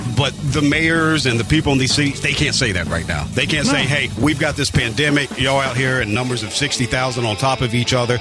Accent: Florence, South Carolina, United States; now in Houston, United States; Because when I was growing up in Florence, South Carolina, a Category 5 hit called Hugo, and that was the worst until we saw what happened here in Houston.

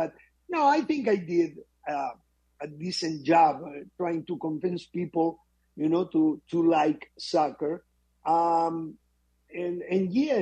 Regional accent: Uruguay; English is a second language; We are a very little country with less than 3.5 million people. And there is no kid in my country that doesn't try to play soccer.

